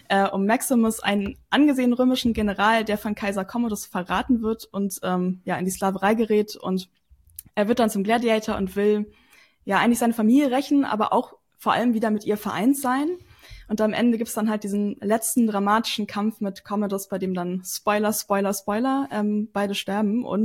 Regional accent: Northern Germany, Germany; Ja, ich bin aus Norddeutschland.

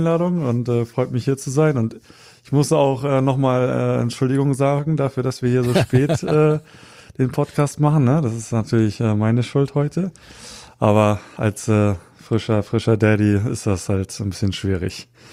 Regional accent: Hamburg, Germany; ich bin hier in Hamburg aufgewachsen, bin hier zu Hause, komme aber ursprünglich auch aus Japan. Also meine Mutter ist japanisch, mein Vater ist Deutscher. Also bin ich halb Japaner, halb Deutscher.

